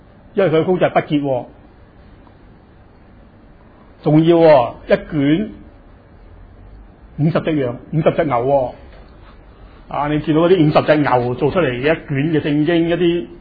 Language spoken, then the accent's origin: Chinese; China; 虽然我们今天我们中国人很明白